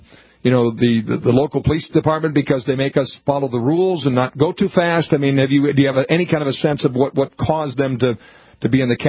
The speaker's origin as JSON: {"language": "English", "town": "Montevideo", "region": "Minnesota", "country": "United States", "tie": "born or raised there", "said": "Number one, it's my hometown. And you just think of this as sleepy west central Minnesota town."}